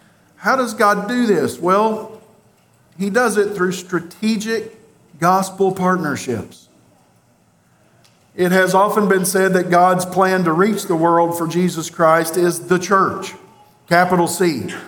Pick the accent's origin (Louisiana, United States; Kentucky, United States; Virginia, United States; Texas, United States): Kentucky, United States; You can tell, by the way, I'm from Kentucky. I know how to say that. Louisville, Kentucky.